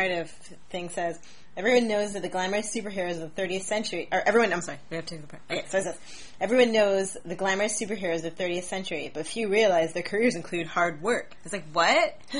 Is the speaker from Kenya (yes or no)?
no; England, United Kingdom; born there; I wasn't born here. I was born in England.